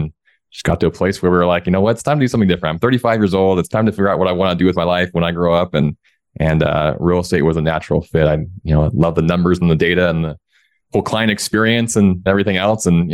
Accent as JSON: {"language": "English", "region": "Oregon", "country": "United States", "tie": "born or raised there", "lives_now": "Salt Lake City, United States", "said": "So yeah, we live in the Salt Lake area and we're not from here. I'm from Oregon and grew up there"}